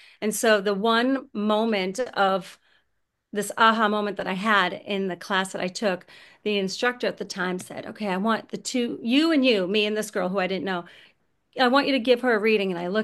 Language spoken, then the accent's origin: English; Boston, Massachusetts, United States; I grew up in Boston, in the suburbs of Boston, and I live here in my beautiful house with a fenced in yard for my three dogs.